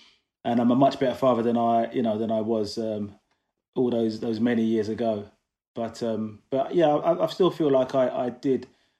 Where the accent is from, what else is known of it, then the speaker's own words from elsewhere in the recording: London, United Kingdom; also born or lived in Coventry; I'm originally from Coventry. That's where I was born anyway, raised in London.